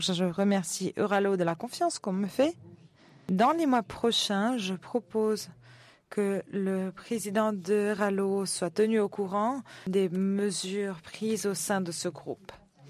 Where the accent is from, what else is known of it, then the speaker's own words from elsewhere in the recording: Armenia; À l'origine, je viens d'Arménie